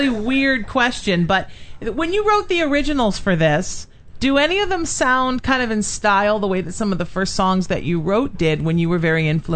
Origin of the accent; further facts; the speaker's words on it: Huntington Beach, California, United States; Yep, and I grew up in Huntington Beach, so I grew up with the boat parade.